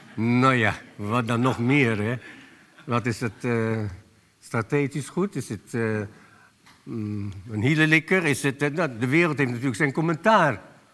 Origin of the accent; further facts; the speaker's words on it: The Hague, South Holland, Netherlands; ik ben een Hagenaar, ik woonde in Den Haag.